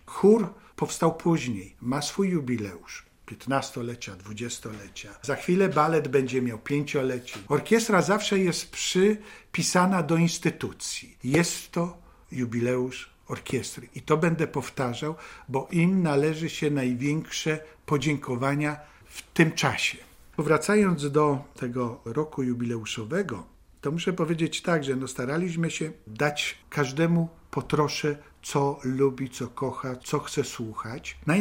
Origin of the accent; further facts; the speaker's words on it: Białystok, Podlaskie Voivodeship, Poland; accent: Silesian; Stąd zawsze mówiłem, że jestem białostoczaninem ze śląskim akcentem.